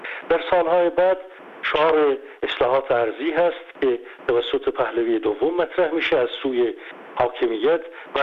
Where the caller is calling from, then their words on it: Germany; از آلمان هستم.